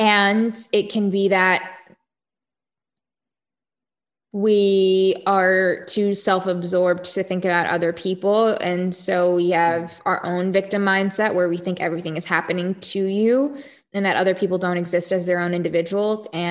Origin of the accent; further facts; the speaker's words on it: La Plata, Maryland, United States; also born or lived in West Virginia / Alabama; I was born in West Virginia, lived there for 8 days, lived in Alabama for a couple of years, and grew up in Southern Maryland. So I actually grew up in La Plata, Maryland until I was 14 years old.